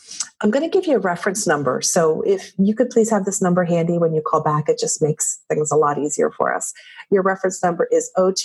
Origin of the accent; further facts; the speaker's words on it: New Jersey, United States; I grew up in Jersey and I can't even do a Jersey accent right.